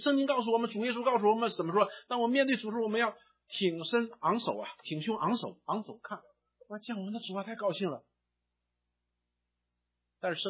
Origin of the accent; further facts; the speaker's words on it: China; 我们中国人叫无言以对